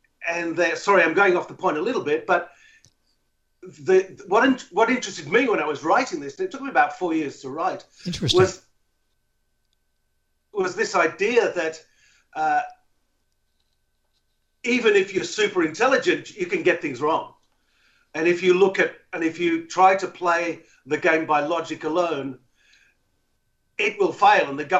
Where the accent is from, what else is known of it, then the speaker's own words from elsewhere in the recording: Yorkshire and the Humber, United Kingdom; born there; I was born in Northern Yorkshire farming area. Not big on books or education or things like that, but a very I suppose, deep culture in storytelling.